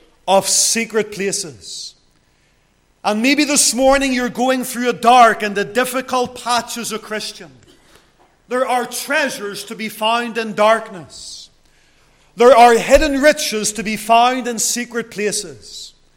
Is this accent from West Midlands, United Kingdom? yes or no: no; Lisburn, Northern Ireland, United Kingdom; As a young lad growing up in Lisburn